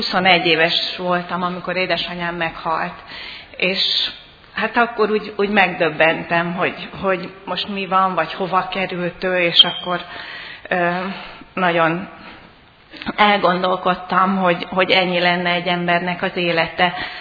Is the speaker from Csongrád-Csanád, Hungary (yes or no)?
no; Szombathely, Vas, Hungary; Hát én Szombathelyi vagyok, és ez az épület konkrétan kötődik a gyerekkoromhoz is, mert ide jártam balettre, amikor pici voltam, és a szomszédos templomba kereszteltek meg.